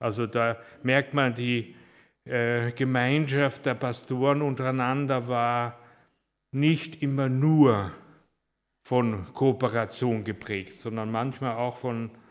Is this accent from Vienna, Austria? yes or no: yes; Vienna, Austria; now in Uetersen, Germany; Wenn ihr in meiner Aussprache ein bisschen was Komisches hört, ich bin Wiener. Also man darf es ein bisschen hören manchmal, ne?